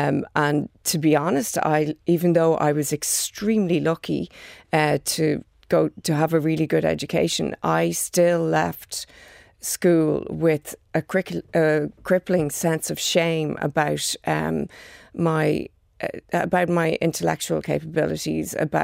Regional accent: Maynooth, Leinster, Ireland; I grew up in Maynooth, right beside the mill.

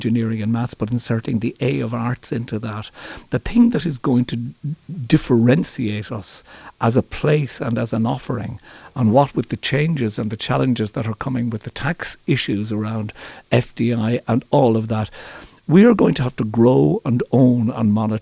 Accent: Ireland; a brilliant natural resource of imagination, which is manifest in us as Irish people

